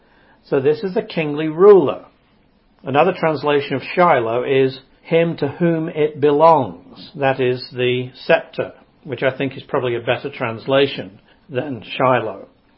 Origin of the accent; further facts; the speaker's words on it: England, United Kingdom; now in United States; I'm an Englishman, and when I hear the word scepter, I think automatically of king or queen. Now, being in America